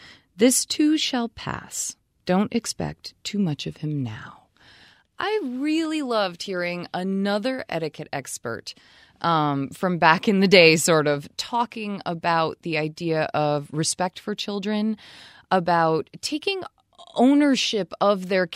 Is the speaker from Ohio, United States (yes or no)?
no; Vermont, United States; And even when I'm not in Vermont, I'm not in my home state, I notice a difference.